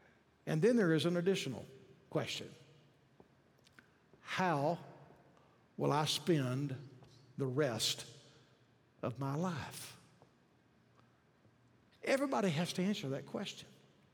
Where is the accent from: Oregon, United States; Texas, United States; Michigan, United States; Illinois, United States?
Texas, United States; Yoakum; I grew up in the Faith Baptist Church at Yoakum, Texas. That's my heritage.